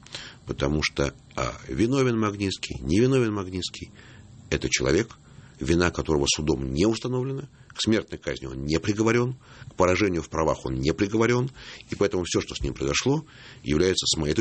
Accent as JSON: {"language": "Russian", "region": "Moscow", "country": "Russia", "said": "Я москвич."}